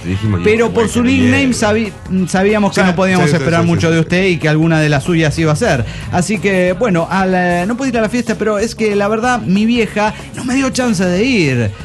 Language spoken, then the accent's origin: Spanish; Mexico City, Mexico; Soy el mochilero del DF mexicano.